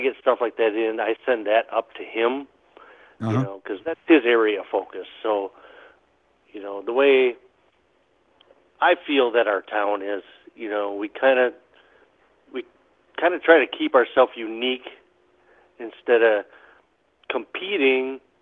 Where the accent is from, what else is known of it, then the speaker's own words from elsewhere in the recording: La Crosse, Wisconsin, United States; I am originally from La Crosse. I went to high school here, or graduated from high school here. And then I went into the military and was gone for 25 years, and I had recently moved back in 2010.